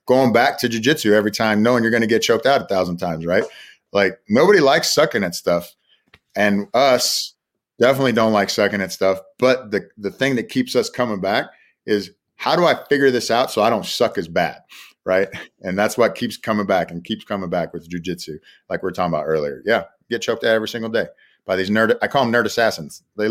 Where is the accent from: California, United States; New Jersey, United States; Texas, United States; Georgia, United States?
Texas, United States; Dallas-Fort Worth; moved away as an adult; because I grew up in Dallas-Fort Worth area. I went to Grapevine High School. I just wanted to get out of Texas. You know, born and raised in Texas